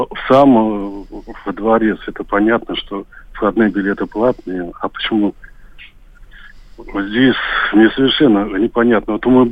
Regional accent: Saint Petersburg, Russia; Я родился и живу в Петербурге, уже пенсионер.

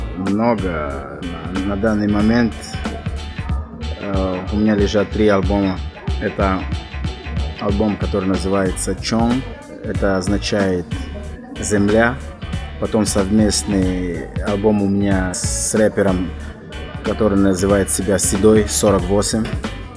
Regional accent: Guinea-Bissau; first language Guinea-Bissau Creole; Russian is a second language; Креолский язык – это мой родной язык, это такой язык, перемешанный гвинейский язык и португальский вместе.

